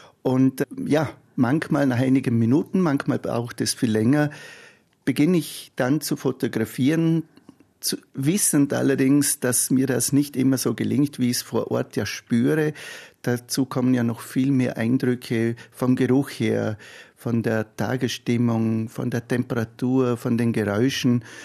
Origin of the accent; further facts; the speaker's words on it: Hohenems, Vorarlberg, Austria; Ich bin ja in Hohenems geboren und aufgewachsen